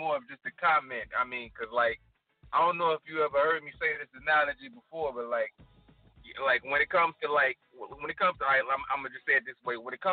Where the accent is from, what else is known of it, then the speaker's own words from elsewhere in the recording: St. Louis, Missouri, United States; now in New Orleans, United States; I'm from St. Louis, but I've been down in New Orleans for like 17 years. So like, this is home.